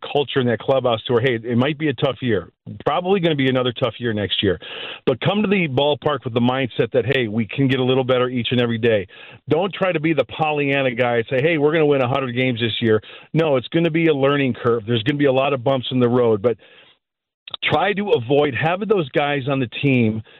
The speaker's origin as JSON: {"language": "English", "town": "Joliet", "region": "Illinois", "country": "United States", "tie": "born or raised there", "also_born_or_lived": "Aurora", "said": "Joliet's great. Very proud to be from there. I was born in Aurora, lived there a year. Then my parents moved to Joliet."}